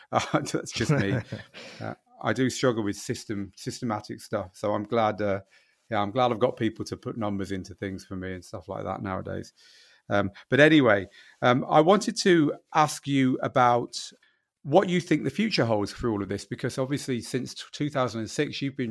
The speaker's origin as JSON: {"language": "English", "town": "Manchester", "region": "North West England", "country": "United Kingdom", "said": "I'm from Manchester"}